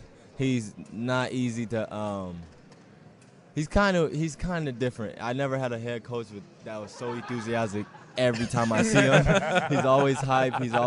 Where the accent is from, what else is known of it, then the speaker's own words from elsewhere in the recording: Seattle, Washington, United States; now in Cleveland, United States; I'm originally from Seattle, so, okay, so our weather ain't that pretty either.